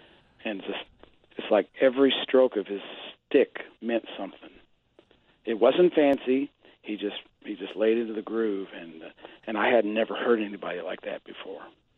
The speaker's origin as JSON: {"language": "English", "town": "Springfield", "region": "Missouri", "country": "United States", "tie": "born or raised there", "said": "I was just a suburban kid growing up in Springfield, Missouri."}